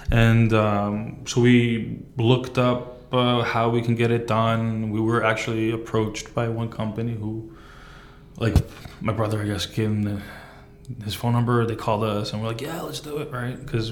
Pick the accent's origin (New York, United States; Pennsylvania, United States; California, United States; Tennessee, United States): New York, United States; Flushing; born there; Yeah, well, I was born here in Flushing, Queens.